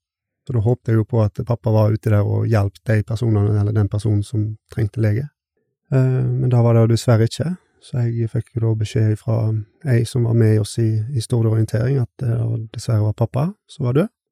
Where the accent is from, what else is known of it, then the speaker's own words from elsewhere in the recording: Stord, Vestland, Norway; og er 35 år gammel. Jeg kommer fra Stord.